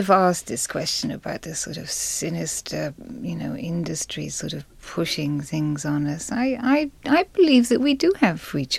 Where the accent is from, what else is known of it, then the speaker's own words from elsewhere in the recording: England, United Kingdom; moved away as an adult; now in United States; As I say, I came from England, and I was the generation in England